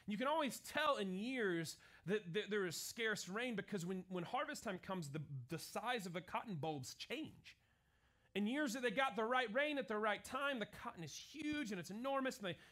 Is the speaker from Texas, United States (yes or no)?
yes; Texas, United States; also born or lived in Brownfield, Texas; I grew up in West Texas, and some part of my life, I lived in Brownfield, Texas.